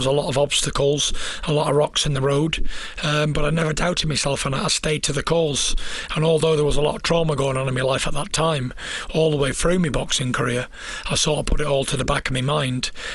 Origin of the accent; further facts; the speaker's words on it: North West England, United Kingdom; now in Lancaster, United Kingdom; I grew up just outside Manchester. I lived there all my life and I never moved until I got married at 20 years old. And then I moved to Lancaster and that's where I live now.